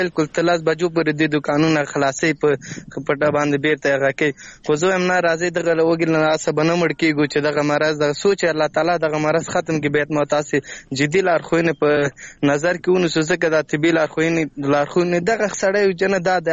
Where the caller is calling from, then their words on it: Laghman, Afghanistan; اړیکه مې له لغمان څخه نیولې ده.